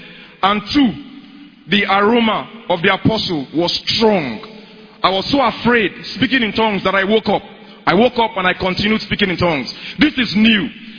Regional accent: Lokoja, Kogi, Nigeria; from Lokoja.

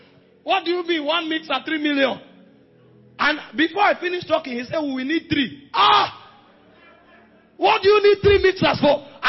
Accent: Makurdi, Benue, Nigeria; I'm coming from Makurdi. We pay 1 million per year. Where I'm coming from, they pay 1 million per year.

